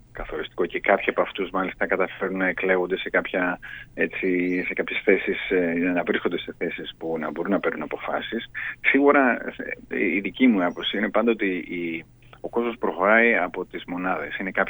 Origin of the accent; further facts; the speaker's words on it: Heraklion, Crete, Greece; Εγώ κατάγομαι από το Ηράκλειο και υπάρχει ένα αντίστοιχο πρόβλημα εκεί.